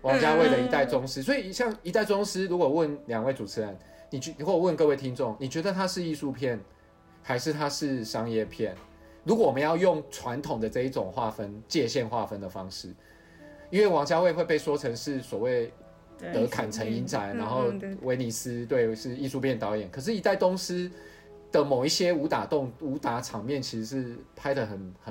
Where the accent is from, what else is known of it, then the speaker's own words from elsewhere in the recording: Tainan, Taiwan; 台南那我是台南人，台南那时候中正路还非常热闹